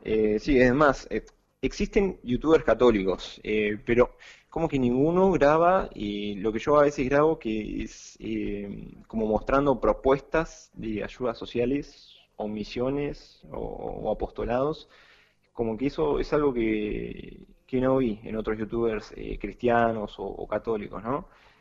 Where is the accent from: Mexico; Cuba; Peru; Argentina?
Argentina; La Plata, Buenos Aires Province; Sí, en La Plata.